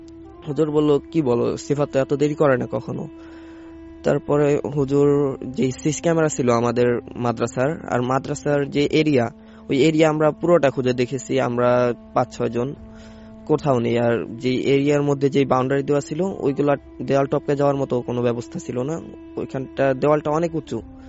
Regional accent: Faridpur, Dhaka Division, Bangladesh; আমাদের গ্রামের বাড়ি ফরিদপুর, ফরিদপুর আকটেরচর মাদ্রাসায় আমরা পড়তাম।

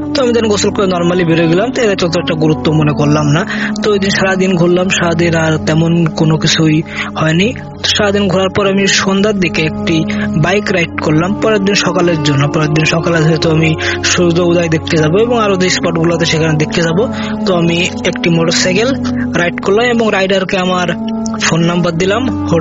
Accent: Jessore, Khulna Division, Bangladesh; আমি পাঁচবাড়িয়া বাখারপাড়া যশোর থেকে বিলং করি।

